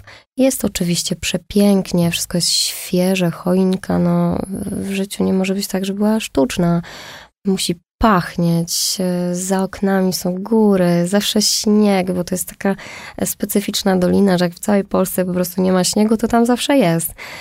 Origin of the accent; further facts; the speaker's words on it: Beskids, Poland; Bo ja w ogóle pochodzę z gór. Jestem tak w połowie góralką. Moja mama jest rodowitą góralką. Pochodzimy z Beskidów.